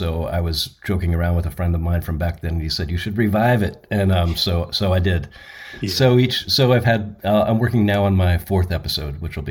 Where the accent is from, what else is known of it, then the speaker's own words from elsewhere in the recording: New Jersey, United States; there was a record store that I went to in my hometown in New Jersey, and that kind of formed my taste.